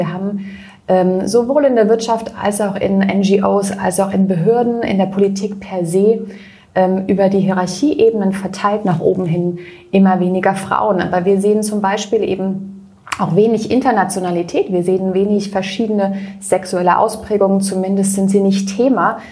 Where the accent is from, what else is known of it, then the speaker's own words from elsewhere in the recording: Baden-Württemberg, Germany; in Freiburg, das ist bei mir in der Nähe, wo ich herkomme